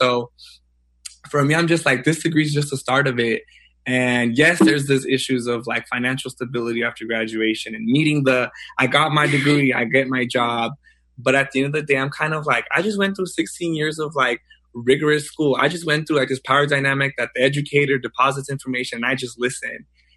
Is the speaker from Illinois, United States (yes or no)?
no; San Diego, California, United States; I'm a fifth year. I'm from San Diego.